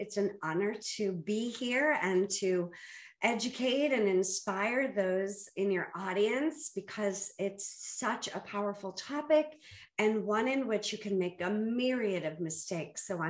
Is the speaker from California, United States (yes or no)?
no; Boston, Massachusetts, United States; I grew up in Boston. It runs in my blood